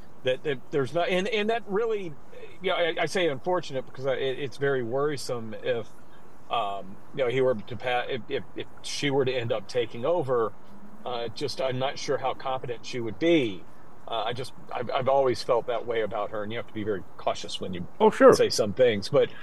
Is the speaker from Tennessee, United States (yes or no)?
yes; Memphis, Tennessee, United States; I grew up in Memphis, and everybody's like, well, what the hell does that have to do with it?